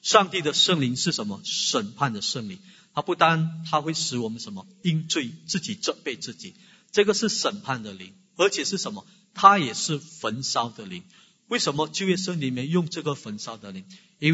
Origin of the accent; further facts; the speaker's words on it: Fujian, China; accent: Fujianese; 我们福建话讲了一句话，无声狗咬死人